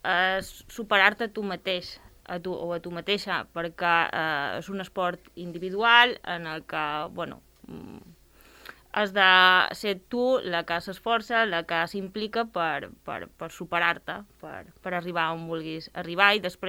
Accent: Ibiza, Balearic Islands, Spain; jo no he viscut en John com l'han viscut la gent d'aquí, perquè jo sóc d'Eivissa

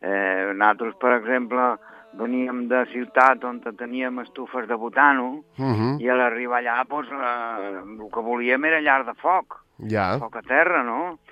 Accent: Barcelona, Catalonia, Spain; also born or lived in Mallorca / Formentera; Però importat a Barcelona ja quan tenia 2 anys i mig, una cosa així, no? És a dir, que jo sóc balear de Mallorca

